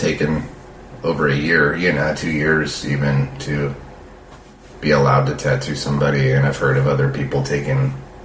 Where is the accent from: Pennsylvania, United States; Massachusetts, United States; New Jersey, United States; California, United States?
California, United States; now in Austin, United States; I'm from Orange County, California.